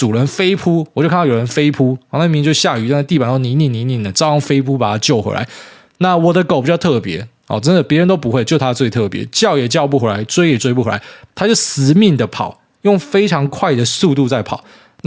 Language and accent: Chinese; Miaoli County, Taiwan; 我以为只有他们我们苗栗人会整天在那边放烟火